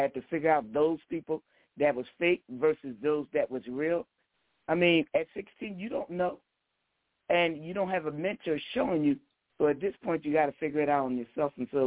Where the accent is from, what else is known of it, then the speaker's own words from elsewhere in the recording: Philadelphia, Pennsylvania, United States; We grew up in North Philly, elementary school, John Welch, junior high school, West Philadelphia